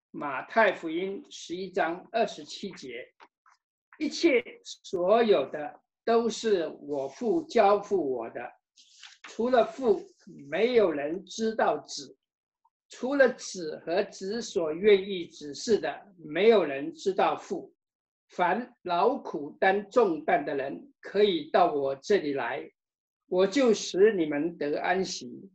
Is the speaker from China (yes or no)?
yes; China; 我们知道我们中国人有一句话讲到，家家有本难念的经，